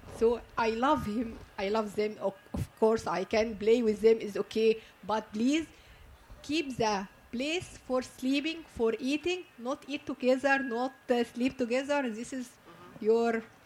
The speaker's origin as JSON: {"language": "English", "country": "Egypt", "second_language": "English", "said": "And I am from Egypt."}